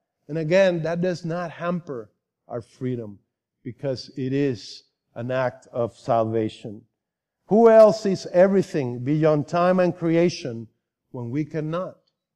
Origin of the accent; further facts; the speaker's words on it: Puerto Rico; me growing up in Puerto Rico. And in fact, we just got back from vacation time in the island on Wednesday.